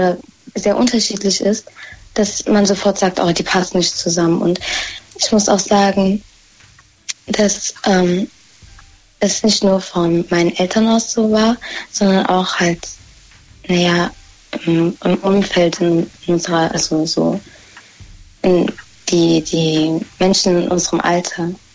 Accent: Mainz, Rhineland-Palatinate, Germany; Ich komme aus Mainz.

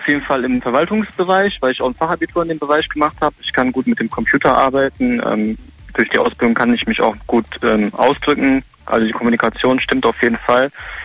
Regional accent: Cologne, North Rhine-Westphalia, Germany; Ich komme aus Köln.

